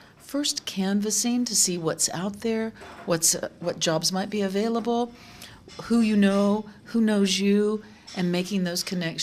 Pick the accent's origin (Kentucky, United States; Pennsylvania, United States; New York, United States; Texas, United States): Texas, United States; Austin; I am from Austin, Texas. I'm a career counselor in private practice in the United States.